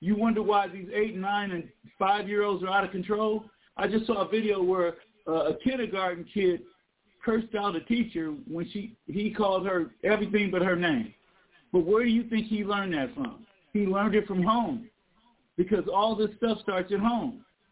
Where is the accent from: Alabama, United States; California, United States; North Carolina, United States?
California, United States; Los Angeles; So it's in my hometown, yes, Los Angeles, California.